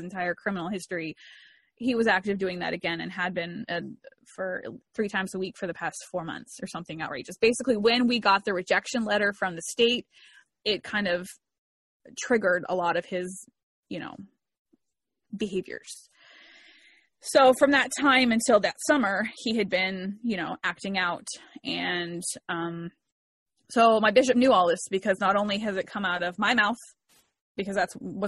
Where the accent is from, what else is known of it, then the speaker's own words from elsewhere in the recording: Arizona, United States; also born or lived in Washington; move everything I had from Washington State back to where I grew up in Arizona, and my parents didn't live there, I was just done. I had to go back where I knew was home for me.